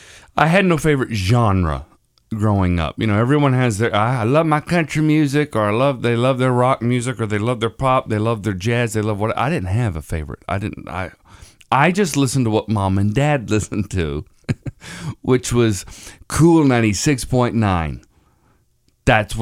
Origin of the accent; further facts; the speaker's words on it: Florida, United States; Yes, I grew up in Florida.